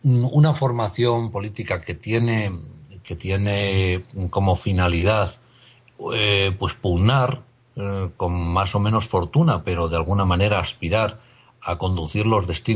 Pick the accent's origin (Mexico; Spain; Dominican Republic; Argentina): Spain; sabemos que somos personas, los españoles, con una inmensísima suerte